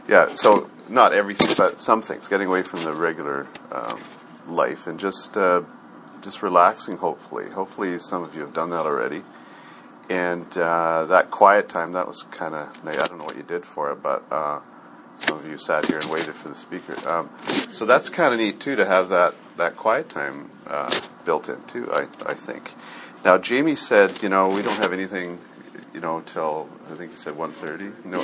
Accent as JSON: {"language": "English", "region": "British Columbia", "country": "Canada", "said": "I came from Northern BC, okay, so when I say BC, often people think, oh, Vancouver, no snow"}